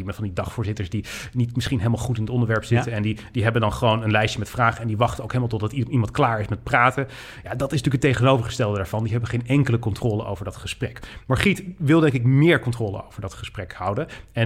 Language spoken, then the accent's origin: Dutch; North Brabant, Netherlands; Ik kom uit Brabant. Jij niet.